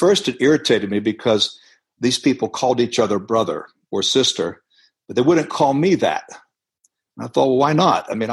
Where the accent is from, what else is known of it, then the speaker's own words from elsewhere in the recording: Florida, United States; also born or lived in New Jersey; I'm American, born in Florida, raised there and in New Jersey.